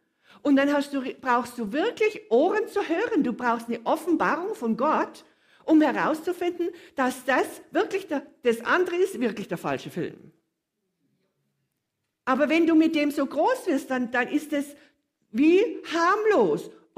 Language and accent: German; Munich, Bavaria, Germany; also ich bin in München völlig ohne Fasnacht aufgewachsen.